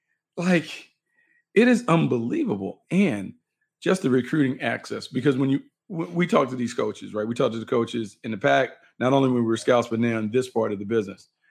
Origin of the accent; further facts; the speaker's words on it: the South, United States; I grew up in the South.